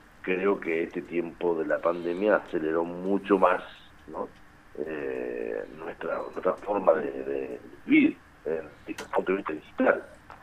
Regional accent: Argentina; como ciudadanos o como argentinos vamos a tener menos posibilidades de viajar

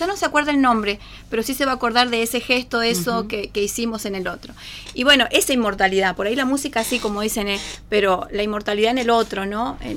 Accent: Mendoza, Argentina; born there; sí soy de acá, me siento parte, ¿no? Pero nací en Mendoza, en la ciudad de Mendoza. Hace 16 años que estamos acá

